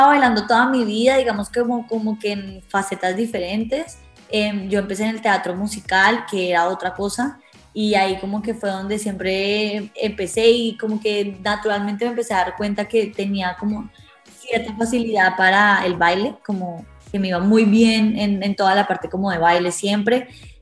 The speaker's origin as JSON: {"language": "Spanish", "town": "Cali", "region": "Valle del Cauca", "country": "Colombia", "said": "como buena caleña, amo la rumba de salsa, o sea, en Cali me encanta bailar salsa."}